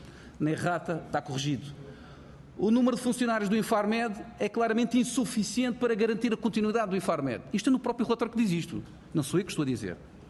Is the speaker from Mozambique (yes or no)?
no; Madeira, Portugal; E eu digo Madeira porque eu sou da Madeira.